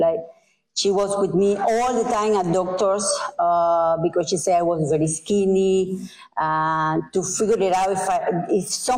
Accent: Cuba; English is a second language; I am from Cuba. You may be here from my accent

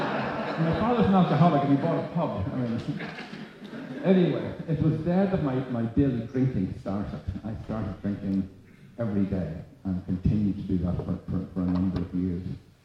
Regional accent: Belfast, Northern Ireland, United Kingdom; I grew up in Belfast, or outside Belfast. I was a middle child.

